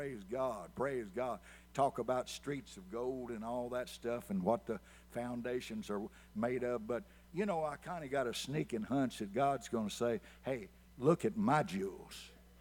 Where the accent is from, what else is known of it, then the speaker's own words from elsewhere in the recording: Marion, Kentucky, United States; A few years ago, I was back in my hometown, Kentucky, Marion.